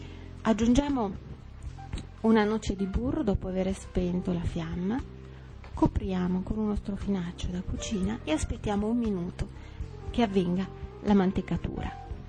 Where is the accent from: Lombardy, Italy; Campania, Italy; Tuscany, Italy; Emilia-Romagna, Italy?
Lombardy, Italy; Milan; La prima cosa che mi è venuta in mente, essendo io milanese, è un bel risotto al pesce